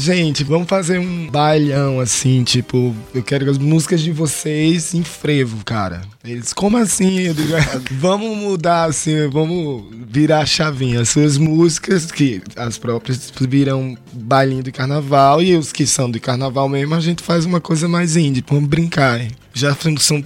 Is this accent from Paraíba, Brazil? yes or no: yes; Paraíba, Brazil; vim da Paraíba, né? Então, eu cresci dentro do festival chamado Bregareia